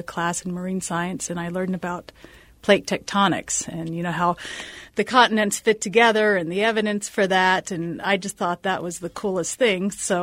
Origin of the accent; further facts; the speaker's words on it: Fredericksburg, Virginia, United States; Well, I grew up in Fredericksburg, Virginia